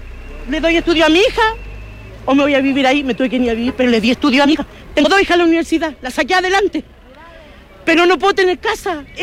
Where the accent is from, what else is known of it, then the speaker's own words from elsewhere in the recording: Lo Barnechea, Santiago Metropolitan Region, Chile; somos de acá, de los Barnechea. Familia nacida y criada acá, chiquillo.